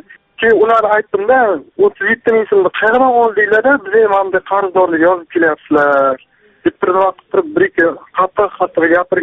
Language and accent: Uzbek; Chiroqchi, Qashqadaryo Region, Uzbekistan; Men Chiroqchidanman. Qashqadaryo viloyati Chiroqchi tumanidan … Yoshim 27 da.